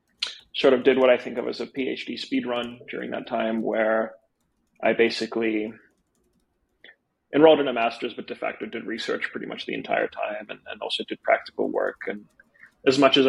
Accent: Melbourne, Victoria, Australia; moved away as an adult; also born or lived in Ukraine; I was born in the Soviet Ukraine. My family emigrated to Australia. I grew up there in Melbourne. Time in 2018, I left Australia more or less permanently

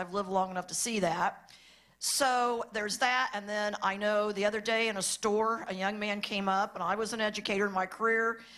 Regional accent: Indiana, United States; And I'm from East Central Indiana, so I see it there, here, everywhere, with a sign up.

